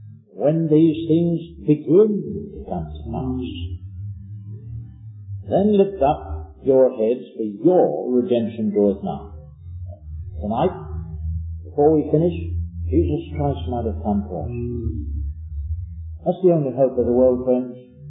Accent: Australia; I'm an Australian

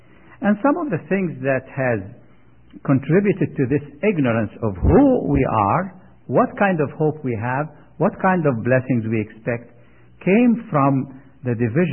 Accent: Egypt; You see, I grew up in Egypt. My parents were Orthodox believers, and the Orthodox Church claims that Saint Mark

